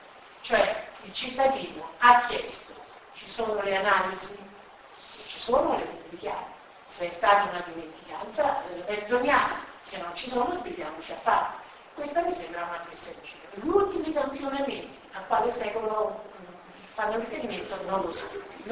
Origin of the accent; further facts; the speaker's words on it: Catania, Sicily, Italy; per scrupolo vado a leggere le analisi del mio paese, Catania.